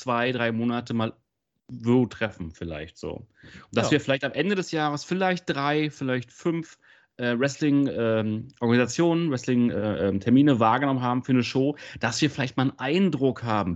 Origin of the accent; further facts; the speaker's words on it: Berlin, Germany; ich komme aus Berlin, du kommst aus Hildesheim